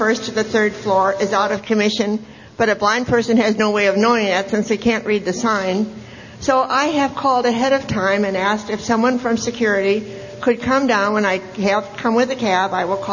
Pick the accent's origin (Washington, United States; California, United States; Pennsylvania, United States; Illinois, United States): California, United States; San Francisco; from San Francisco.